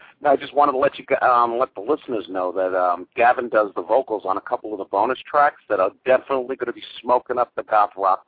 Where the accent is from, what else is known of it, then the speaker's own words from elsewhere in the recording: New York, United States; See, I'm from New York.